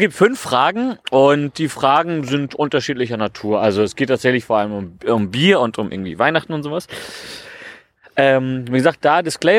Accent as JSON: {"language": "German", "region": "North Rhine-Westphalia", "country": "Germany", "said": "gibt es in Nordrhein-Westfalen? Also mein Heimatland."}